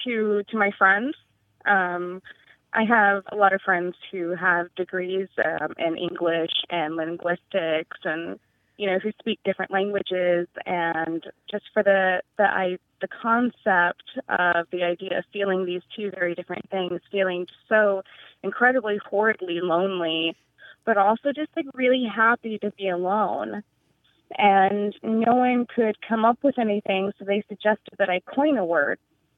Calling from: Ithaca, New York, United States; I'm calling from Ithaca, New York.

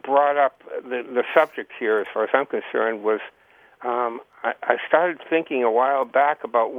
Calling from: Hartland, Vermont, United States; I'm calling from Heartland, Vermont.

